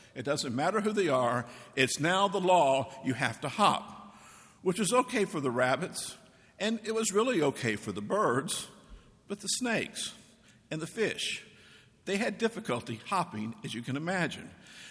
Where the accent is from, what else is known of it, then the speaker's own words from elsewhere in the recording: Decatur, Georgia, United States; also born or lived in Burnett, Texas; When I was a child growing up at a little church in Decatur, Georgia, and I always preface that, I was born in Burnett, Texas. My grandparents were born here. My grandparents were born. I am a native Texan to the core, but we were missionaries in Georgia for 7 years.